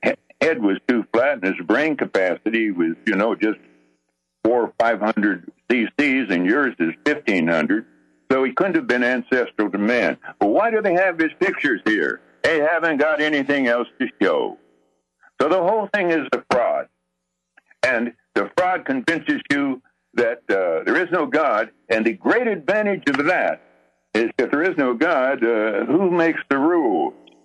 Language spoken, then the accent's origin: English; Arizona, United States; When I was a kid, I was 17 years old. I grew up in Arizona.